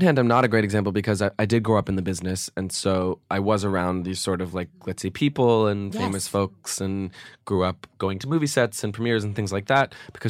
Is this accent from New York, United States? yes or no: no; Los Angeles, California, United States; Near UCLA.